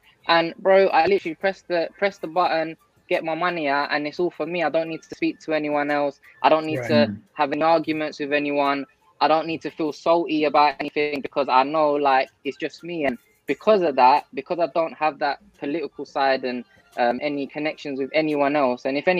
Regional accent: United Kingdom; for many years as a young British Bengali boy, I'll be honest, man, like I was embarrassed to say that I was Bengali

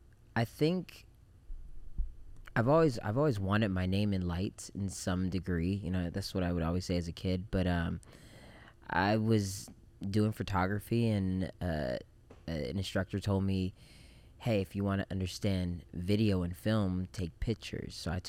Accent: Japan; now in United States; I grew up in Japan. And so when I moved to the States

